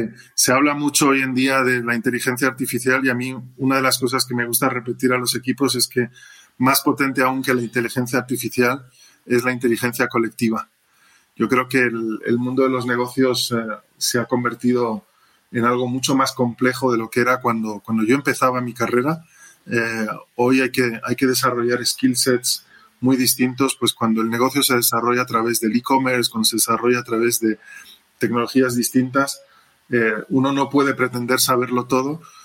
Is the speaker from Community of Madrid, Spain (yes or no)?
yes; Madrid, Community of Madrid, Spain; nací y crecí en Madrid, pero de padres internacionales. Mi madre es escocesa y mi padre nació en Marruecos. Y decidieron llevarme a la escuela francesa